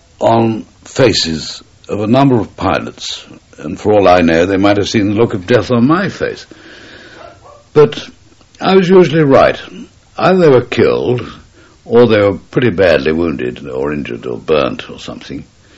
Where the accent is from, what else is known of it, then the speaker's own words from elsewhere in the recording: England, United Kingdom; And I said, "Yeah, I'm English."